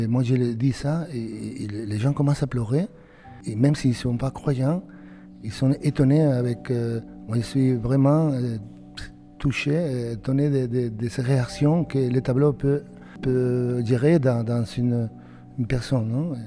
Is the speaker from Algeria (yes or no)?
no; Cullera, Valencian Community, Spain; accent: Spanish; French is a second language; now in Bayonne, France; En fait, moi, je suis de Valencia, Cullera. C'est une région très, très paradisiaque. Et à côté de la mer, de Méditerranée.